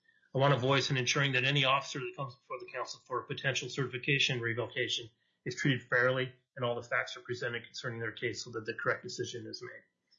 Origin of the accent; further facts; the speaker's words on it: Skagway, Alaska, United States; now in Palmer, United States; I'm a lifelong Alaskan. I grew up in Skagway, and I currently reside in Palmer.